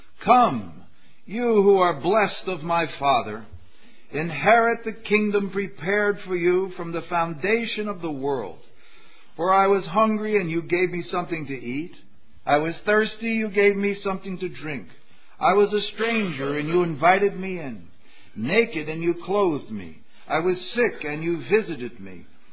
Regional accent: New York, United States; And you can see, since I come from New York, I'm very different from you.

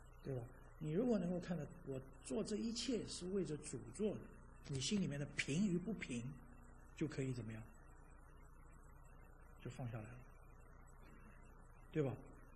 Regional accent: China; 恭敬人要彼此推让，是我们中国人老是说，哎呀呀呀，我不行我不行不行

